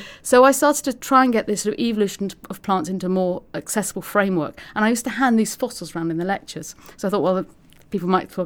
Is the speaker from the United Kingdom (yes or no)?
yes; London, United Kingdom; having growing up in North London, to me, that'd never been anywhere near a farm.